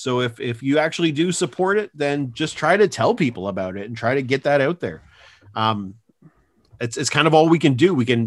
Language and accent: English; Maidstone, Ontario, Canada; I grew up in Maidstone, Ontario.